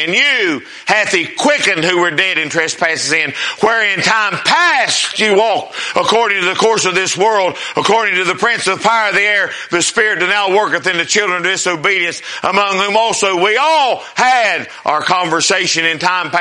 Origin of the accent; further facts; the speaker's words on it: United States; I'm an American.